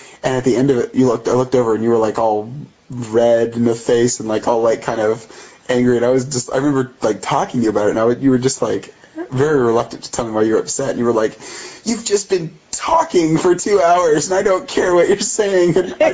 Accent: Midwest, United States; And I had spent a lot of time in the Midwest. I grew up in the Midwest.

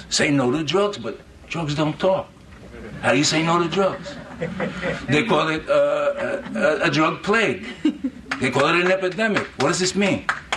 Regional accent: New York City, New York, United States; I grew up in the South Bronx. I saw drugs all around me.

